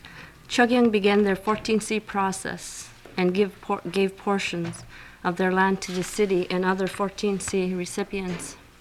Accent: Dillingham, Alaska, United States; I was born and raised in Dillingham.

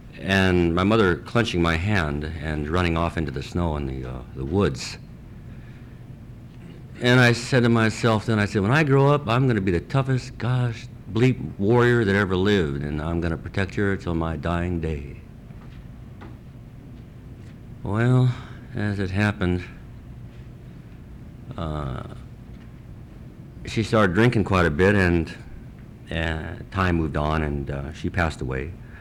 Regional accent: Chistochina, Alaska, United States; from Chistochina, a Caribou Clan Athabascan Indian.

